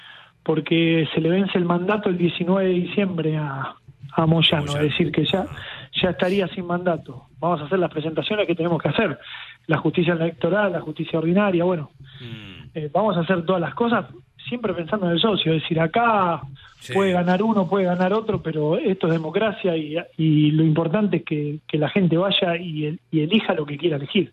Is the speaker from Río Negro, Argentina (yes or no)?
no; Avellaneda, Buenos Aires Province, Argentina; soy de Avellaneda, y tenemos los mismos valores que esa gente